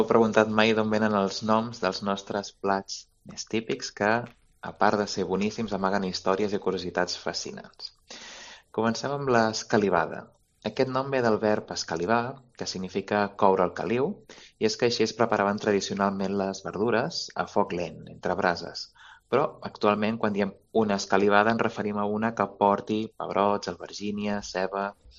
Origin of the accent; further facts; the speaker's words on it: Valls, Catalonia, Spain; Jo no ho he fet mai, i més que jo sóc de Valls